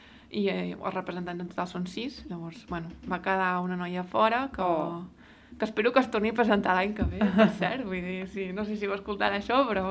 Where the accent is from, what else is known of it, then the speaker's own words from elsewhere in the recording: Navàs, Catalonia, Spain; I som de Navàs tots dos